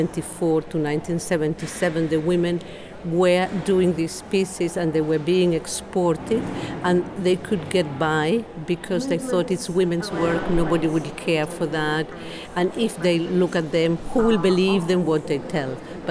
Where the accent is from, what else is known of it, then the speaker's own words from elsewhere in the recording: Chile; now in Northern Ireland, United Kingdom; I'm from Chile originally and live in Northern Ireland.